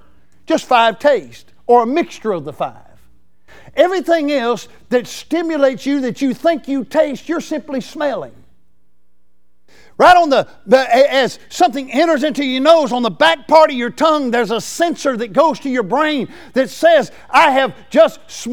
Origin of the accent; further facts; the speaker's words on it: Century, Florida, United States; I grew up over in Century area and where we lived on a little red clay road, oh really over around the Bluff Springs area.